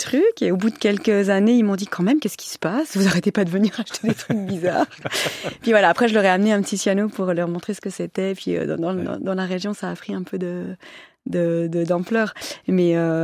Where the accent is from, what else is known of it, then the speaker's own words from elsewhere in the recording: Switzerland; Et en plus, je suis suisse alors que c'était des Français qui exposaient.